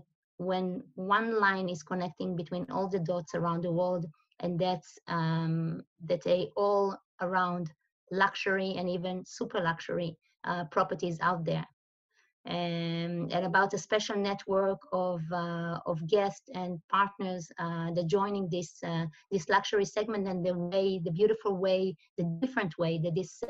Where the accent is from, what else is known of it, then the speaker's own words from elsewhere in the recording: Israel; moved away as an adult; now in Switzerland; I'm originally from Israel